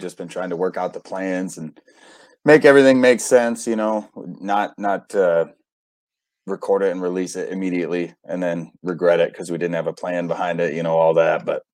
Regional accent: Auburn, Illinois, United States; I am from Auburn, and we are from Northern Illinois.

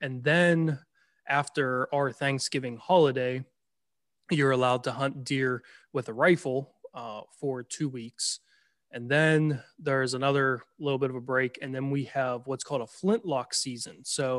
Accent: Pennsylvania, United States; So I'll just go with Pennsylvania, my home state, as an example.

